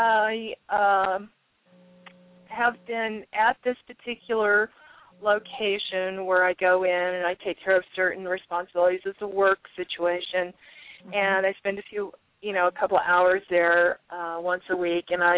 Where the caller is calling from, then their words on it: Tucson, Arizona, United States; I'm calling from Tucson, Arizona.